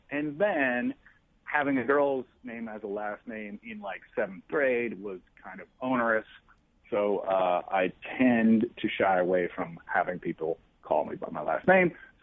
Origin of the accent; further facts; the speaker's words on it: Midwest, United States; I don't want people to underestimate me just because I'm from the Midwest.